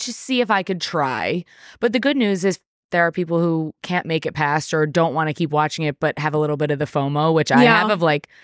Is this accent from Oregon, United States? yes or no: no; New Jersey, United States; I feel personally attached to Real Housewives of New Jersey because I grew up in New Jersey. I'm Italian, this, that, and the other thing.